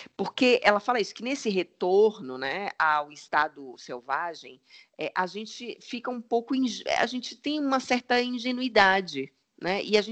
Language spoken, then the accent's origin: Portuguese; Bahia, Brazil; Como eu sou baiana, eu conhecia bastante.